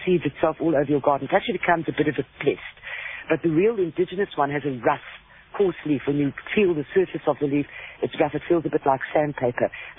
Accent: Pretoria, Gauteng, South Africa; I grew up in the Pretoria area.

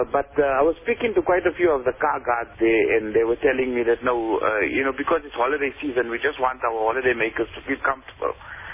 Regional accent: Gauteng, South Africa; I think what happens to us is because we come from Gauteng

